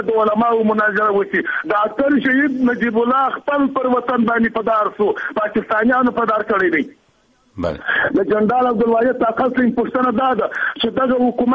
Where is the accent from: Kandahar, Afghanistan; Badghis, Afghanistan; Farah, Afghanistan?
Kandahar, Afghanistan; چې زه خپل د کندهار یم